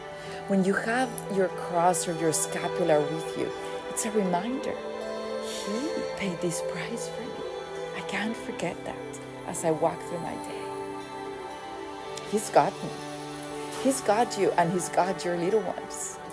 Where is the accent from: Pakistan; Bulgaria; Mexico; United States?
Mexico; first language Spanish; English is a second language; Even from the Spanish to the English, I'm from Mexico.